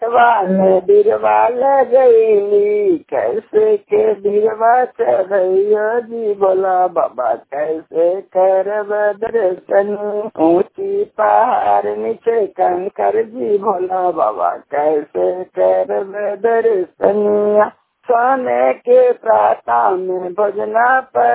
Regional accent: Hilsa, Bihar, India; Host के रहने वाले हैं, थाना हिलसा है, जिला नालंदा के निवासी हूँ।

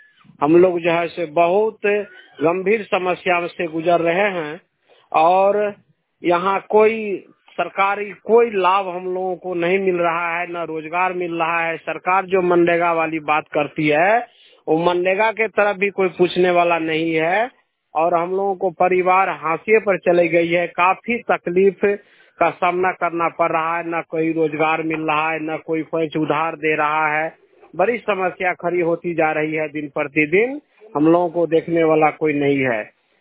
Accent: Khutauna, Bihar, India; also born or lived in Chandigarh; Khutauna, ward number 15, प्रखंड खुटौना, जिला मधुबनी का रहने वाला हूँ।

